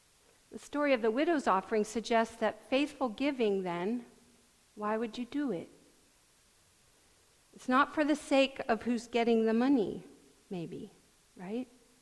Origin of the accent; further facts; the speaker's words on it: California, United States; I was raised in California.